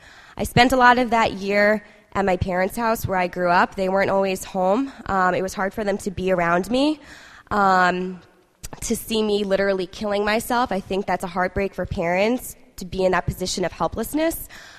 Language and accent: English; Rhode Island, United States; We come back home. I grew up in Rhode Island.